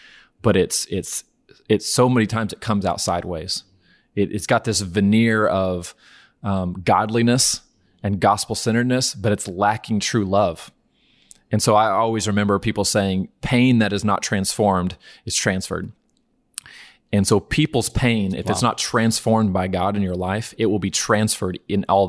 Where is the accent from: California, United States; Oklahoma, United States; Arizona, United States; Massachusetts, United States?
Oklahoma, United States; Norman; I'm from Norman, Oklahoma.